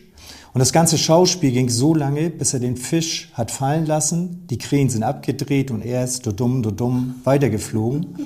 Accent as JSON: {"language": "German", "town": "Plön", "region": "Schleswig-Holstein", "country": "Germany", "tie": "born or raised there", "said": "ich bin hier in Plön groß geworden. Ich bin hier in Plön, ja, aufgewachsen."}